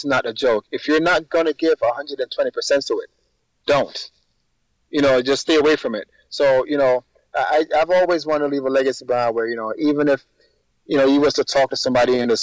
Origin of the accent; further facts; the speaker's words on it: Saint Catherine, Jamaica; I'm from St. Catherine in Jamaica. You know, growing up in Jamaica, we really didn't have much.